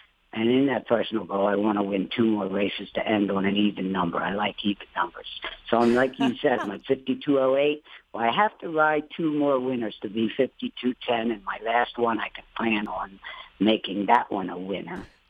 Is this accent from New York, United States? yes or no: no; Marlton, New Jersey, United States; also born or lived in Mount Holly; Well, I was born in Mount Holly, and I lived on a farm that my uncle owned in Marlton, New Jersey.